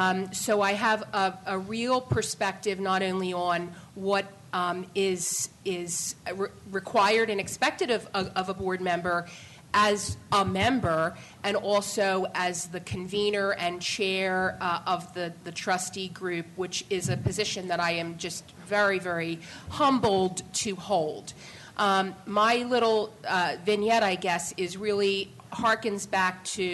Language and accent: English; Philadelphia, Pennsylvania, United States; I apparently am the only local panelist. I am here from Philadelphia.